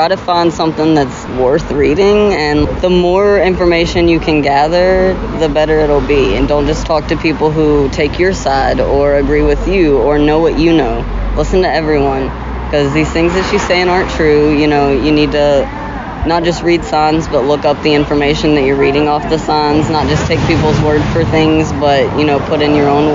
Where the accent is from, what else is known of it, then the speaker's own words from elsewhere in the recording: Memphis, Tennessee, United States; I grew up in Memphis, Tennessee.